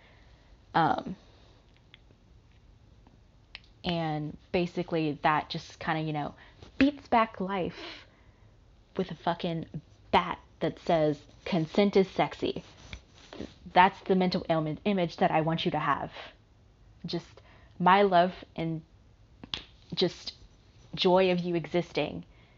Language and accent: English; the South, United States; I'm from the South. That should tell you everything.